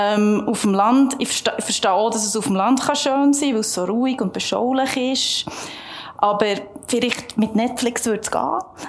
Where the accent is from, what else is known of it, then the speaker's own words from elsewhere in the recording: Bern, Switzerland; also born or lived in Fribourg / Geneva / Zurich / San Francisco; Ich bin in der Agglomeration aufgewachsen von Bern und habe nachher in Fribourg gelebt, in Genf, in Zürich, in San Francisco und seither wieder in Bern.